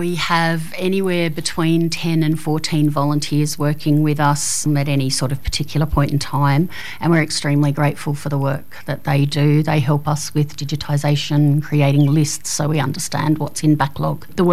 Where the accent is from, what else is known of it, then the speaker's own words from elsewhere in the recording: Armidale, New South Wales, Australia; up here in the 80s and went to O'Connor. And then, like many young folk of the day, I left for 20 years and then brought my family back in about 2012.